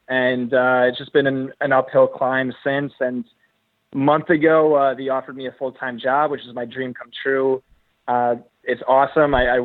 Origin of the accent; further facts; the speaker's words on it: New Jersey, United States; Yeah, I'm from New Jersey. Been playing fantasy since I was like 10 years old.